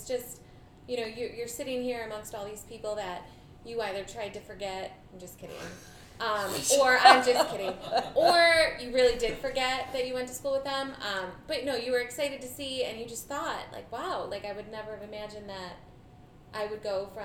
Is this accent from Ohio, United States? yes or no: no; New Berlin, Wisconsin, United States; I went to high school, I grew up in New Berlin and I went to high school in Tosa.